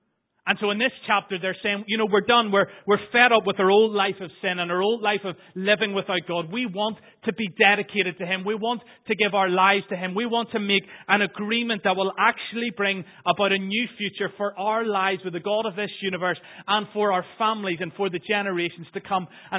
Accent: Northern Ireland, United Kingdom; the first 15 years that I grew up in Northern Ireland was a difficult place to live

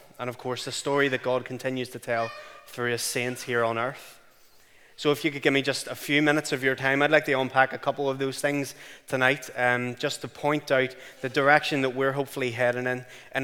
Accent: Belfast, Northern Ireland, United Kingdom; because I'm from the Shankill, that you probably don't understand it. … I'm from Belfast, for those of you who don't know much about me.

